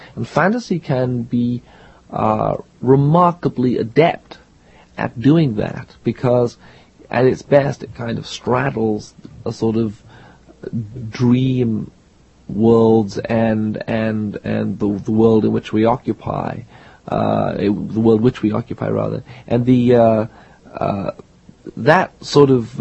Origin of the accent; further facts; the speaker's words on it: Liverpool, North West England, United Kingdom; discover this carpet in my hometown of Liverpool. A less likely place to find magic, it is difficult to imagine.